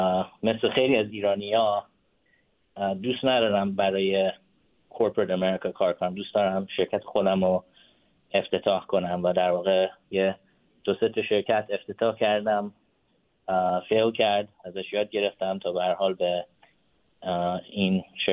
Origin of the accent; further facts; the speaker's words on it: Indiana, United States; born there; Persian is a second language; من در واقع تو ایالت ایندیانا به دنیا آمدم.